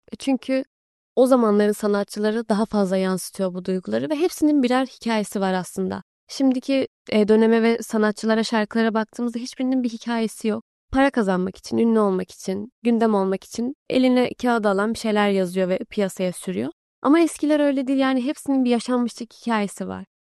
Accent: Istanbul, Turkey; Memleketime dair çok fazla şey bilmiyorum hiç gitmediğim için. İstanbul'da doğup büyüdüm çünkü.

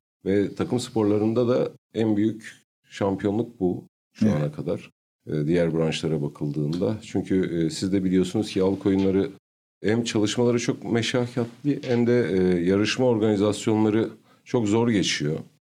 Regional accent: Malkara, Tekirdağ, Turkey; 1977 Tekirdağ Malkara doğumluyum. Bu bölgenin çocuğuyum.

